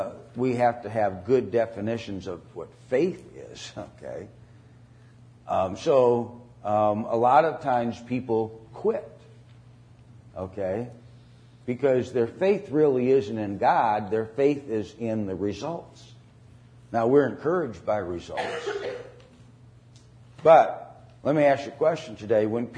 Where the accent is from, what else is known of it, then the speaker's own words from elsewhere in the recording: Wisconsin, United States; now, I grew up in Wisconsin. And when I was growing up, 90% of everybody was either Catholic or Lutheran.